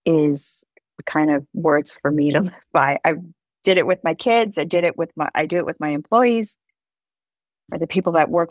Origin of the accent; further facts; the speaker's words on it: Berkeley, California, United States; I grew up in Berkeley, one of the most liberal cities in the world.